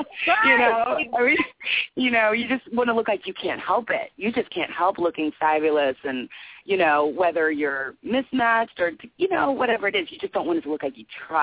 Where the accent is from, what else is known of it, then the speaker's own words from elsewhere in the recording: Kentucky, United States; I come from Kentucky, which is, you know, debated whether that's the South or the Midwest, but there's a tendency there.